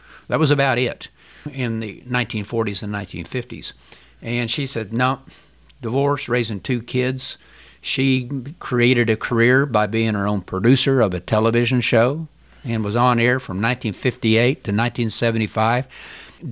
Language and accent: English; Oklahoma City, Oklahoma, United States; born there; I was born here in Oklahoma City.